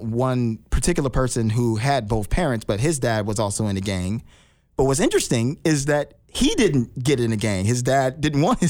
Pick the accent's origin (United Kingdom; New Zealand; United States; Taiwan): United States; Chicago, Illinois; And I just mentioned that I grew up Cabrini Green in the West Side of Chicago.